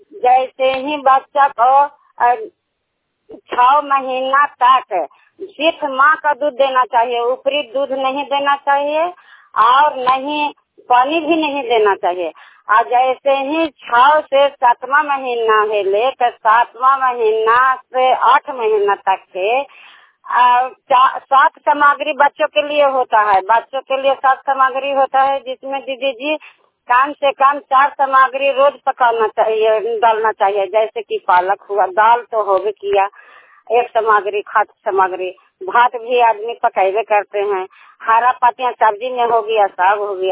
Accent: Hilsa, Bihar, India; बड़ी घोसी कावा पंचायत और हिलसा प्रखंड हिलसा ब्लॉक के रहने वाली हूँ।

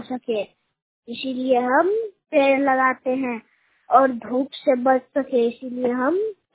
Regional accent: Patna, Bihar, India; मैं पटना बस के रहने वाला हूँ।

